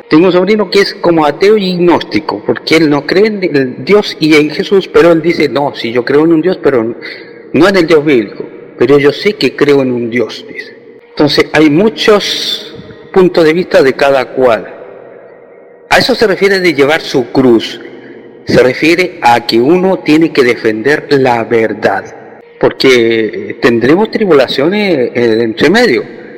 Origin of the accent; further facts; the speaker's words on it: Chile; de Chile.